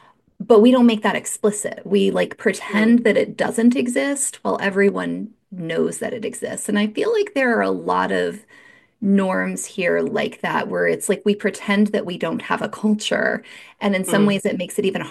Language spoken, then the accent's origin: English; United States; I may just feel this way because I'm an American